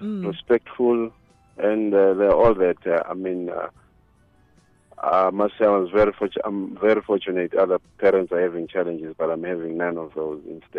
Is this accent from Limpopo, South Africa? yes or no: no; Johannesburg, Gauteng, South Africa; Lived and bred.